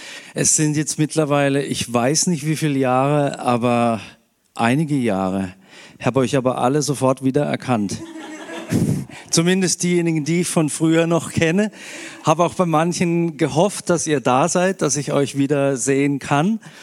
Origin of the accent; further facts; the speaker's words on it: Freiburg, Baden-Württemberg, Germany; ich komme aus Freiburg